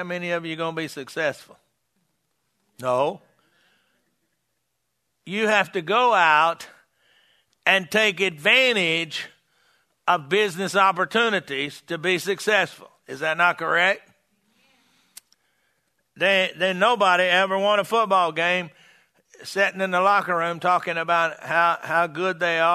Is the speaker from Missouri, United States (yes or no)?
no; Texas, United States; See, I'm from Texas. I said something.